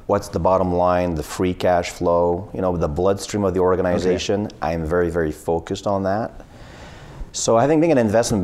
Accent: Quebec City, Quebec, Canada; So I'm originally from Quebec City and I was born there.

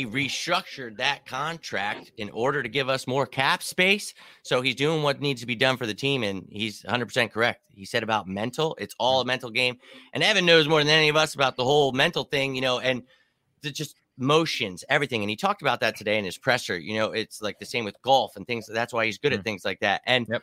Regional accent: Australia; now in United States; And, you know, I'm from Australia.

